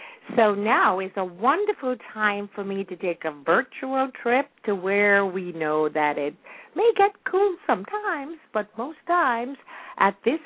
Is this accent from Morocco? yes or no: no; Kingston, Jamaica; although I was born and raised in Kingston, I love the country.